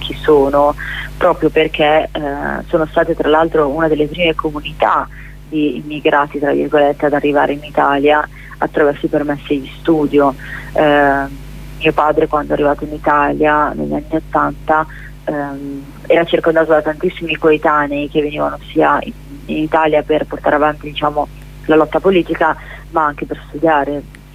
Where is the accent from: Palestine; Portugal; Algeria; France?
Palestine; quando mi chiedono sì, ma di dove sei, io dico Palestina